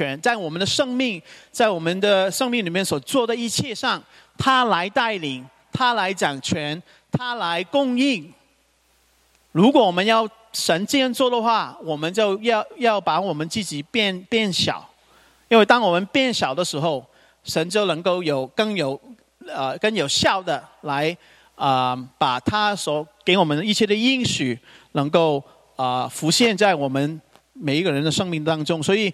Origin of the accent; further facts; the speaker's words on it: Hong Kong; 因为我是香港人